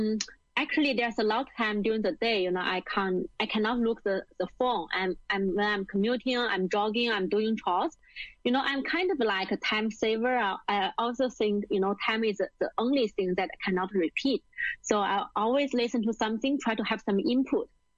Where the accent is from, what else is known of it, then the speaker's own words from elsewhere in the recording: China; I grew up in China, and actually I have a kind of normal childhood.